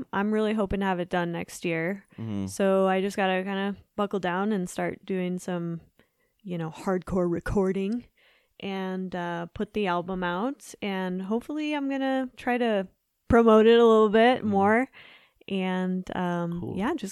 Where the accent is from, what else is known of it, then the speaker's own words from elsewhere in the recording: Denver, Colorado, United States; I will say, so I'm from Denver originally